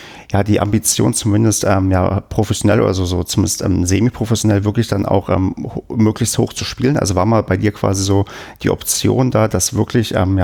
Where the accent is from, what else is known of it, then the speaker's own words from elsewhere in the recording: Brandenburg, Germany; Also ich komme ja aus Brandenburg, und da hat man halt Punktspiele gesagt.